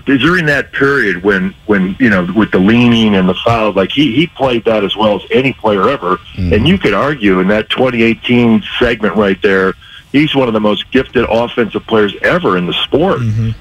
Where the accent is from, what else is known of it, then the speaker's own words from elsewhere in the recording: Illinois, United States; When I was a little kid, I grew up around Chicago and going to the stadium.